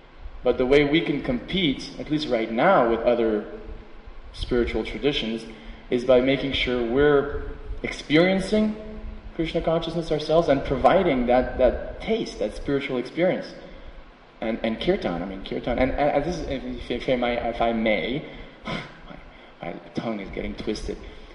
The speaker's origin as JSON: {"language": "English", "country": "United States", "said": "I'm sorry, I come from America, so if you don't know these people, 50% only of your life is spoiled."}